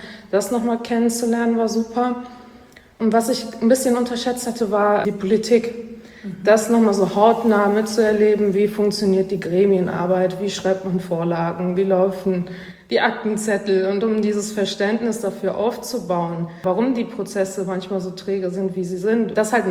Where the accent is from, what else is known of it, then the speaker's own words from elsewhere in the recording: Wuppertal, North Rhine-Westphalia, Germany; also born or lived in Aachen / Seoul; Ich bin Stadttyp. Ich komme aus Wuppertal. Also ich bin in der Großstadt aufgewachsen, kann man ja bei der Zahl noch sagen. Und habe dann ja in Aachen gewohnt. Die größte Stadt, in der ich gelebt habe, war Seoul mit 8 Millionen